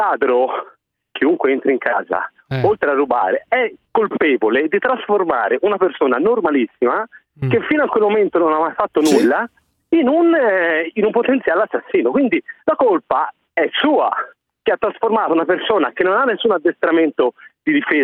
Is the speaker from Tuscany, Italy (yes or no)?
yes; Florence, Tuscany, Italy; Dicevo, a parte sono da Firenze, comunque.